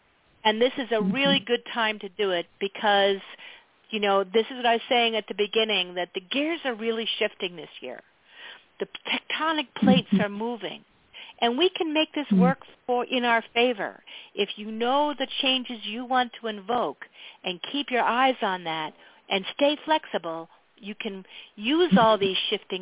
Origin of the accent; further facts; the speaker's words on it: East, United States; now in Montana, United States; But I was born and raised in the East.